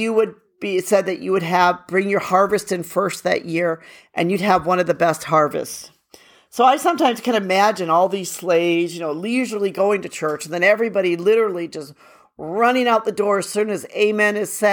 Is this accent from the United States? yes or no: yes; Milwaukee, Wisconsin, United States; we had this also when I grew up in Milwaukee, Wisconsin.